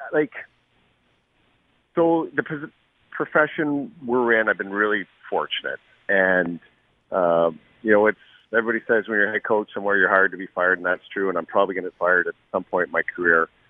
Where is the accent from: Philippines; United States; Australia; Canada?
Canada; especially when I'm a Canadian